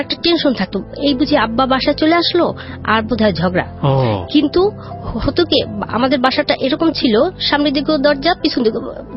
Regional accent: Barisal, Barisal Division, Bangladesh; তো আমার জন্ম ওখানে, আমার নানা বাড়িতে, বরিশাল শহরেই আমাদের বাসা এবং আমার নানার বাসায় আমার জন্ম হয়।

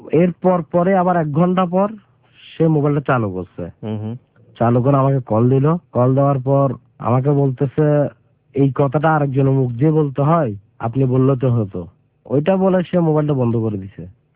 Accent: Chittagong, Chittagong Division, Bangladesh; আমি বলছি আমাদের বাড়ি চট্টগ্রাম।

